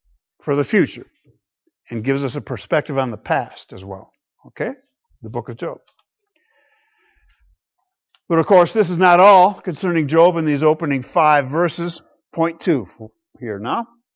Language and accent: English; Michigan, United States; I grew up in Western Michigan with all of my extended family in the area, aunts, uncles, cousins, grandparents, all together we were.